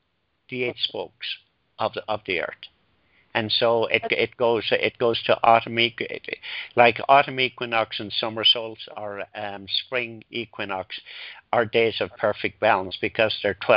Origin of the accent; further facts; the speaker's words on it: Ireland; I remember when I was growing up in Ireland